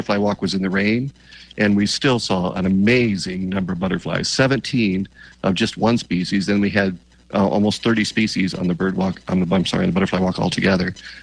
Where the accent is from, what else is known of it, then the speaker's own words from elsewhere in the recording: Harlingen, Texas, United States; I'm from Harlingen's. I'm a little prejudiced on that one.